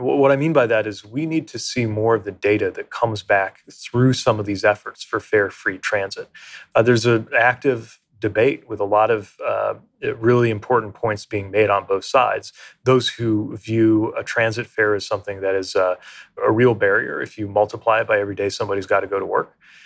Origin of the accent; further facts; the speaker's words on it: South Bend, Indiana, United States; including the community where I grew up in South Bend, Indiana, which sits right along major train lines from Chicago to the East Coast